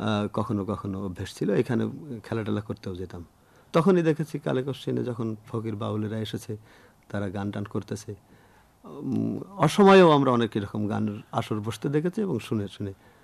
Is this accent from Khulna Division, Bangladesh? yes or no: yes; Harishankarpur, Khulna Division, Bangladesh; born there; কুষ্টিয়া জেলারই সদর থানাতেই হরিশঙ্করপুর গ্রামে।